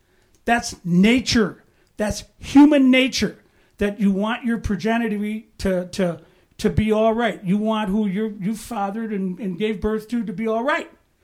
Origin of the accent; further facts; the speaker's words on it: United States; I'm an American, man. I'm an American.